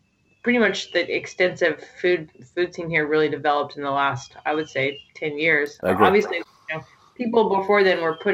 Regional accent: Texas, United States; So my backstory, I grew up in West Texas.

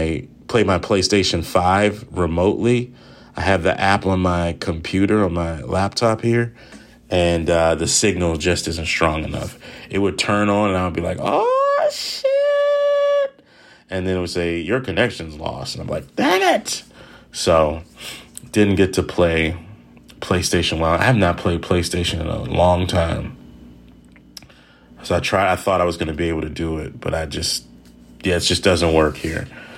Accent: Maryland, United States; It's a part of my life, and I'm from Maryland and all of that, you know, so it sucks, man.

